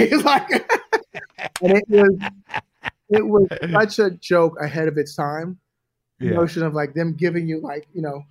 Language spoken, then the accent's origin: English; Los Angeles, California, United States; I'm from LA. I'm from Hollywood. Why would I not go back home?